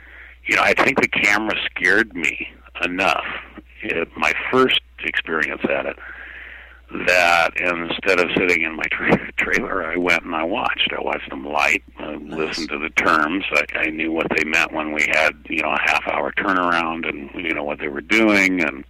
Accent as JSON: {"language": "English", "town": "Muleshoe", "region": "Texas", "country": "United States", "accent": "Texas", "said": "I had to do everything in my power as an actor to lose my Texas accent"}